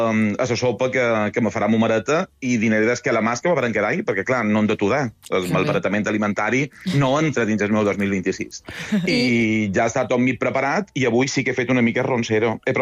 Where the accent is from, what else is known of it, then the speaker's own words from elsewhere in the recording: Balearic Islands, Spain; jo com a bon mallorquí, fins que arribes mes d'agost, no m'ha fet dins aigua